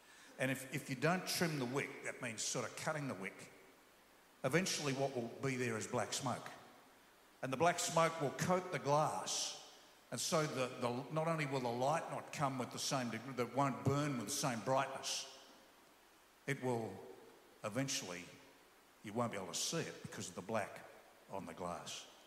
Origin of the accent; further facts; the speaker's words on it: Australia; born there; I'm not saying I'm Australian, though I was born in Australia.